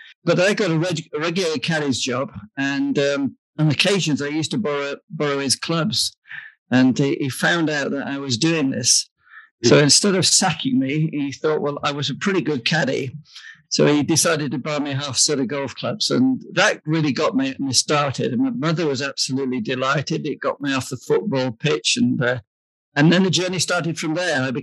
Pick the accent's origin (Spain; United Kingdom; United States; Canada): United Kingdom; Leeds, Yorkshire and the Humber; I'm on the other side of the Pennines at that time, and I'm originally from Leeds.